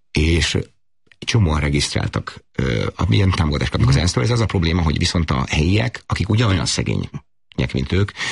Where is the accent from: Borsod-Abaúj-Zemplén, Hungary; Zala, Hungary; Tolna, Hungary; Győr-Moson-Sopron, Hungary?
Győr-Moson-Sopron, Hungary; Sopron; én egy magyar paraszti családból származom, Sopronban nőttem fel.